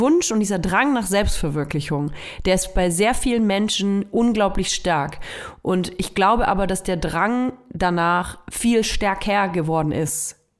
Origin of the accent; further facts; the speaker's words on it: Nuremberg, Bavaria, Germany; Ich komme aus Nürnberg.